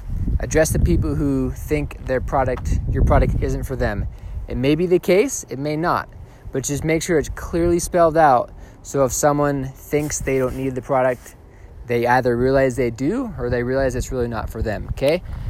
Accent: Boston, Massachusetts, United States; I grew up in the Boston area, so he was in Hingham, Massachusetts. He was a guy we like to follow growing up.

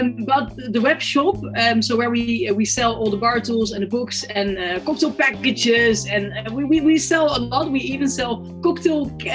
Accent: Amsterdam, North Holland, Netherlands; I'm a bartender from the Netherlands, based in Amsterdam. I own 2 cocktail bars, Dutch Courage and Flying Dutchman Cocktails, both in the city center of Amsterdam.

